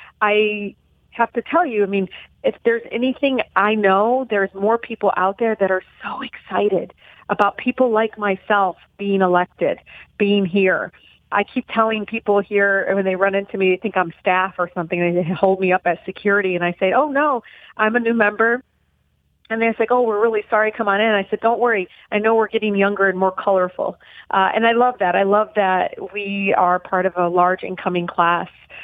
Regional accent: United States; I'm an American, and so much of who I am represents the fact that we are a unique country.

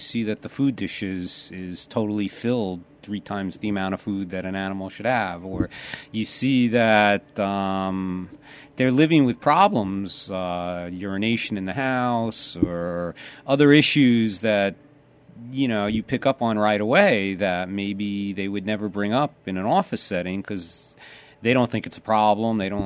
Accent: New York, United States; I grew up in Nassau County in Long Island, and we moved out here about 20 years ago.

